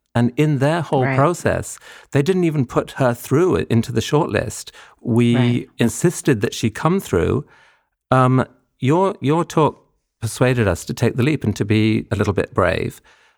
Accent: India; I grew up in India and I went to school in a school with kids from 30 countries

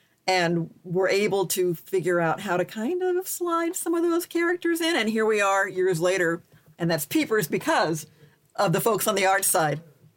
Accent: Wisconsin, United States; born there; I was born in Wisconsin.

